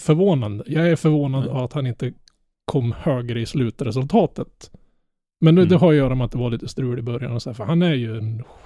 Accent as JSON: {"language": "Swedish", "region": "Norrland", "country": "Sweden", "said": "ja, jag är norrlänning, ja, jag är partisk."}